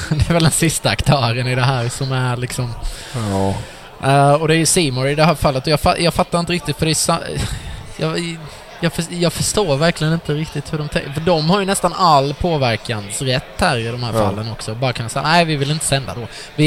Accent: Småland, Sweden; Alltså sitter du i som där jag kommer från nere i Småland och kollar på TV

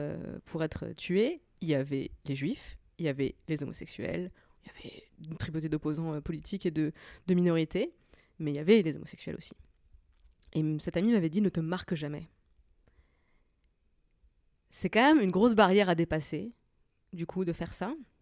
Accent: Grand Est, France; Je lui ai dit « Je viens de Moselle. » Lui aussi, il venait de Moselle. Et c'est une région qui a été déchirée par plusieurs guerres mondiales.

